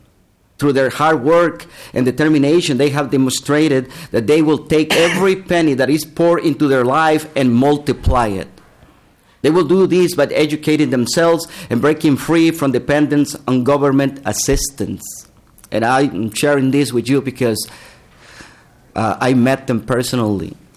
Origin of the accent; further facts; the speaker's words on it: Mexico; now in United States; I'm from Mexico, originally from Mexico. I've been in the United States for a while already.